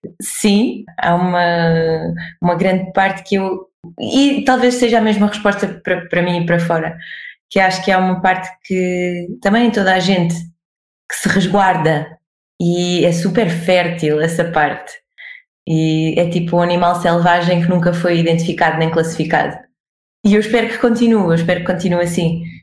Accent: Oeiras, Lisbon, Portugal; Nasci em Lisboa, cresci entre Oeiras e Lisboa, vivi a minha infância em Oeiras e depois cresci entre os dois

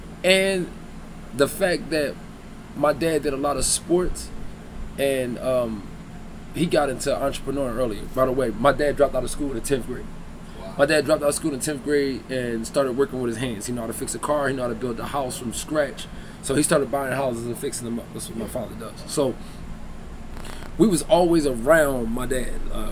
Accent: Philadelphia, Pennsylvania, United States; I moved from Germantown. I was in North Philadelphia. Like, I was raised up in North Philadelphia.

